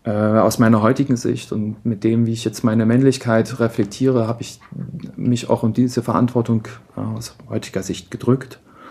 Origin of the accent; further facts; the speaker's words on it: Zittau, Saxony, Germany; ich komme aus der Oberlausitz, ich bin Zittauer